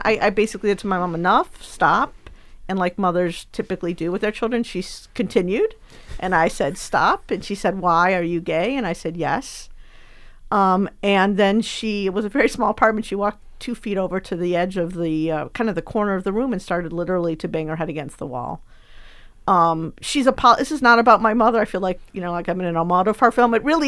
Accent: Cleveland, Ohio, United States; now in New York City, United States; I was only going to be able to truly come out in New York City, away from my hometown, which is Cleveland, Ohio.

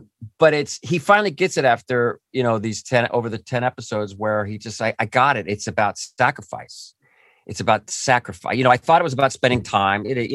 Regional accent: California, United States; I grew up near Disneyland in Orange County. And I my childhood was there.

